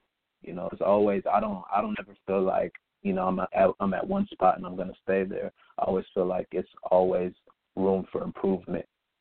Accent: Atlanta, Georgia, United States; I'm from South Atlanta.

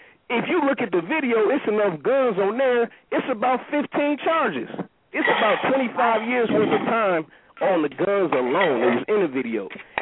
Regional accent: Milwaukee, Wisconsin, United States; because I'm from Milwaukee. And all of our violence and all of our gang culture came from Chicago.

